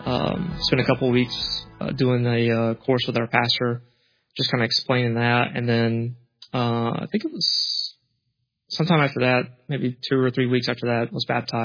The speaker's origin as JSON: {"language": "English", "town": "Nashville", "region": "Georgia", "country": "United States", "tie": "born or raised there", "said": "I like how you pause between Nashville and Georgia, because that's usually how I introduce it as well"}